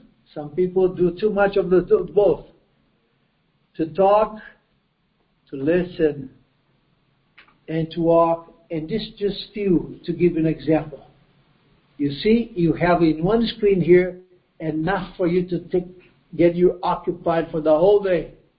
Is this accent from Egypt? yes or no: yes; Egypt; I was raised there in Egypt, and they have more than 1,000 gods there.